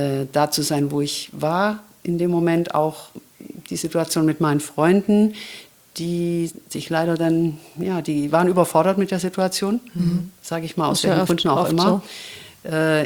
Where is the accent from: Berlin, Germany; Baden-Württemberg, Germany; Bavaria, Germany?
Baden-Württemberg, Germany; Ulm; moved away as an adult; Ja, ich habe an verschiedenen Orten in Ulm gewohnt, immer ein bisschen außerhalb von Ulm.